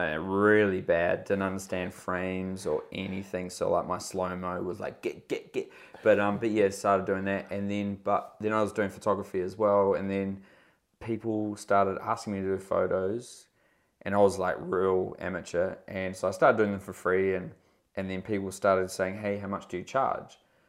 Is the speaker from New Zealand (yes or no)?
yes; New Zealand; also born or lived in Australia; No, I'm Kiwi.